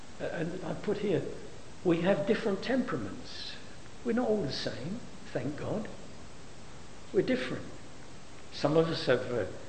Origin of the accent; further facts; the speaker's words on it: London, United Kingdom; I came from East London, from Poplar. I grew up in poverty, not abject poverty, but I grew up in poverty, in three rooms in a terraced house with another family upstairs.